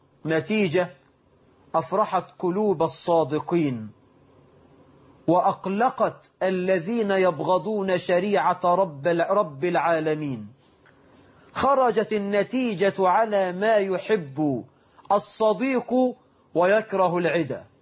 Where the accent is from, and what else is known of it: Egypt